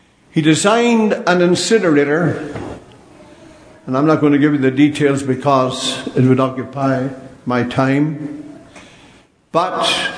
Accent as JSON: {"language": "English", "country": "Ireland", "said": "Now, don't smile, and don't think because I'm an Irishman I've got mixed up."}